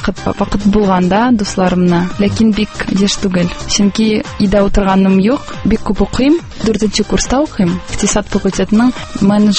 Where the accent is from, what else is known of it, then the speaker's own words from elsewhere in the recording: Kazan, Tatarstan, Russia; Һәм шул 2008 елда Брюссельдә Казанны якладык һәм Универсиаданы үзебезнең туган шәһәребезгә горурланып алып кайттык.